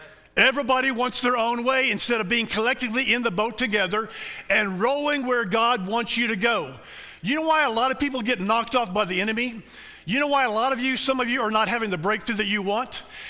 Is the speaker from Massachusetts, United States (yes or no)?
no; Tennessee, United States; We lived in West Tennessee. I grew up in West Tennessee.